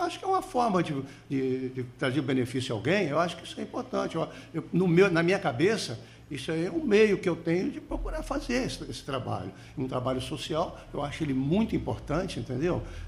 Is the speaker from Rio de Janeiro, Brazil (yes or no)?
yes; Itaperuna, Rio de Janeiro, Brazil; eu e mais um amigo, né, que somos lá de Itaperuna